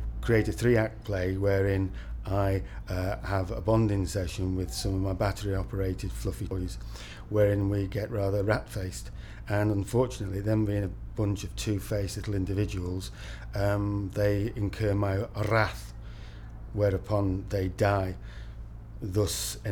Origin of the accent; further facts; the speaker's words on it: Manchester, North West England, United Kingdom; Yes, I was born and raised in Manchester, in Chorlton-cum-Hardy.